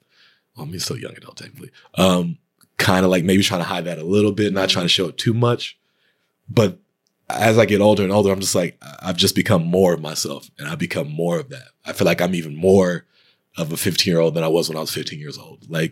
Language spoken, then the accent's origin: English; Texas, United States; I mean, first off, I'm from Texas. So like, I don't know. I think kids in the South are just a little different.